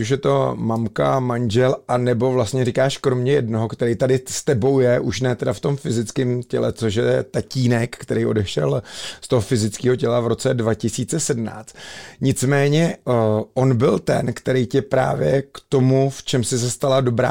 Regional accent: Plzeň, Plzeň Region, Czechia; my jsme jako Plzeňáci

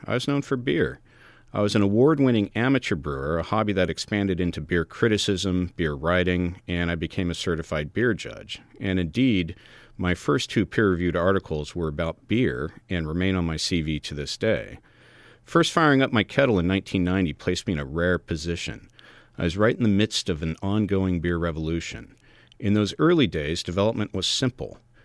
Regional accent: United States; who bought into the stereotypes of American beer, reflecting an understanding of the beer culture in my home country more accurate to the 1960s or 1970s.

